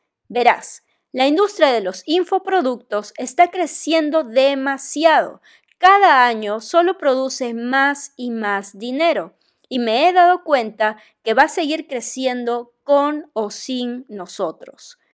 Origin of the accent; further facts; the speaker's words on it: Peru; soy de Perú, y me apasiona todo lo relacionado a los negocios por internet